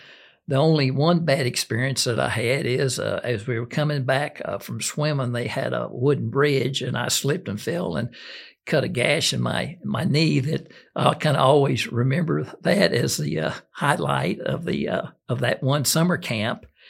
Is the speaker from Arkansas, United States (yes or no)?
yes; Fort Smith, Arkansas, United States; I was raised in Fort Smith, Arkansas, and I hate to admit it, but I was went to a Southern Baptist church until I went to college and met Beth.